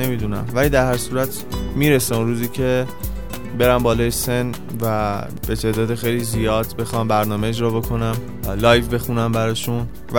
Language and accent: Persian; Tehran, Tehran Province, Iran; born there; متولد تهرانم، به سمت پاسدار زندگی میکنم، 25 سالمه، متولد یک آذر هم هستم، هم آذری هم هم آبانی.